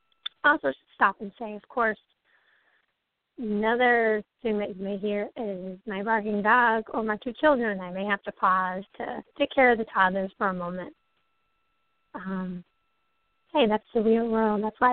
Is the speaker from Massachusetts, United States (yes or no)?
yes; Cape Cod, Massachusetts, United States; I was born in the United States. I moved to Cape Cod when I was 6. And my mother was a single mother.